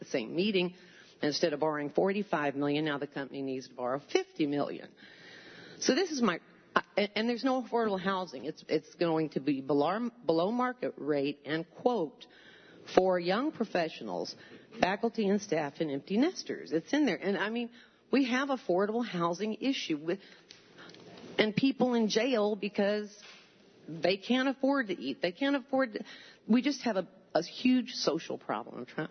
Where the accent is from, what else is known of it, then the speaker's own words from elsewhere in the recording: Ithaca, New York, United States; I'm from Ithaca.